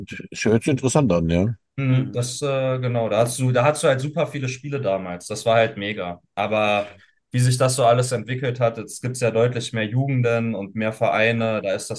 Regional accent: Troisdorf, North Rhine-Westphalia, Germany; born there; Nicht raised, aber born in Troisdorf

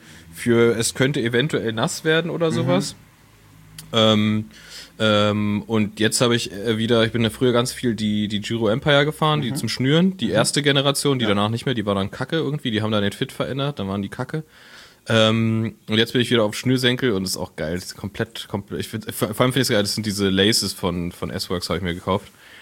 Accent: Berlin, Germany; dass man als Berliner schon denkt, so, das wir eigentlich verarschen.

